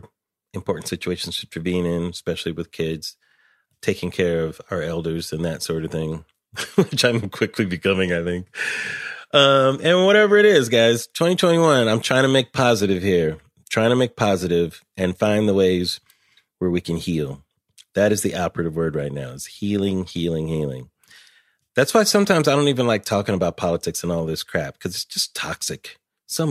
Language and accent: English; Pomona, California, United States; I'm from LA. I grew up in Pomona, California. My family's from Chicago, though.